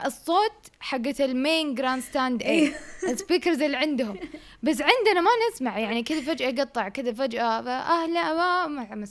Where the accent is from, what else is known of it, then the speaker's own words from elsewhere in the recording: Jeddah, Makkah Province, Saudi Arabia; شوفوا إحنا من جدة